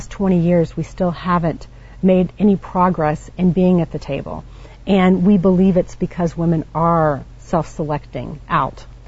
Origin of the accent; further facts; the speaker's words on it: Louisiana, United States; You know, I'm from the South, and, you know, I believe in stereotypes, and I am the stereotypical female from Louisiana.